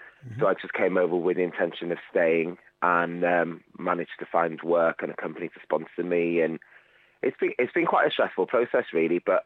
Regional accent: Wales, United Kingdom; accent: Scouse; also born or lived in Liverpool; I'm actually from North Wales, but I lived in Liverpool for 13 years.

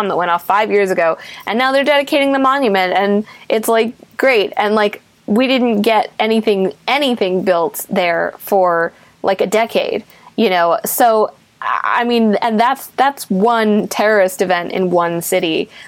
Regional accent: New York, United States; as a New Yorker

